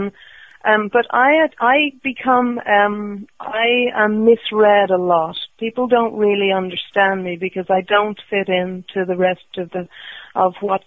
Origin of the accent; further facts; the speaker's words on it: Dublin, Leinster, Ireland; moved away as an adult; now in New York, United States; to actually land in New York from growing up in Dublin, like at age 18, and drive over the Brooklyn Bridge